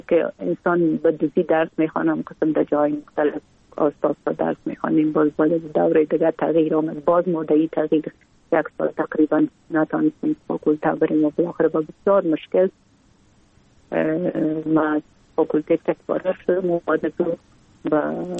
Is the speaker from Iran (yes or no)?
no; Kabul, Afghanistan; born or raised there